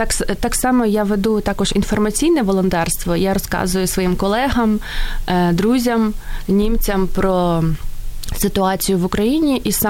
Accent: Cherkasy, Cherkasy Oblast, Ukraine; moved away as an adult; now in Germany; Я сама родом з Черкас, там народилася, ходила в школу, здобувала першу освіту, да, економічну. Потрапила я в Німеччину дуже так, я взагалі не планувала.

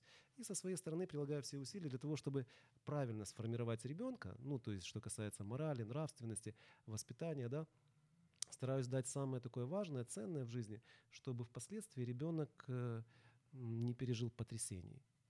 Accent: Odesa, Odesa Oblast, Ukraine; Я одессит, люблю свой город

